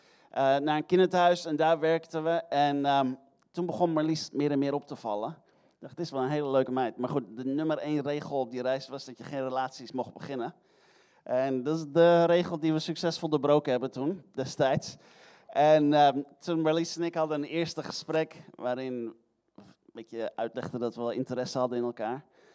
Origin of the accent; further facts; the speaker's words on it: Heerde, Gelderland, Netherlands; moved away; En ik kom uit Heerde. Sommigen van jullie kennen mij toen ik nog heel erg jong was.